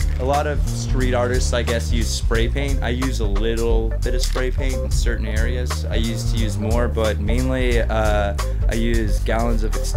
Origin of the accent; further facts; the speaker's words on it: Baltimore, Maryland, United States; I'm from Baltimore. I like love my city and rep it to the death. But at the same time, like I'm a white boy in a black neighborhood.